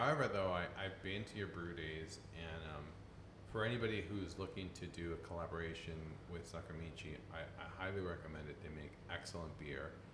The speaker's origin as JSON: {"language": "English", "town": "San Diego", "region": "California", "country": "United States", "tie": "born or raised there", "said": "I have spent some time in my hometown in San Diego at Korean places, and in Koreatown in LA."}